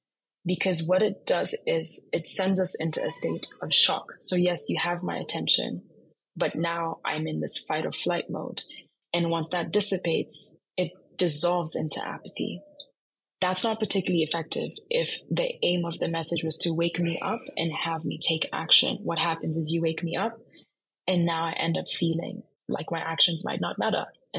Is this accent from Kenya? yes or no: yes; Kenya; I come from Kenya, which has a staggeringly high amount of youth unemployment.